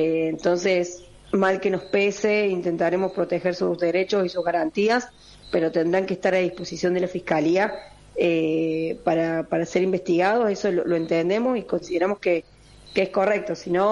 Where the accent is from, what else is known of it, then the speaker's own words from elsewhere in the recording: Bell Ville, Córdoba, Argentina; nosotros somos de Belville, estamos muy cerquita de donde ocurre el hecho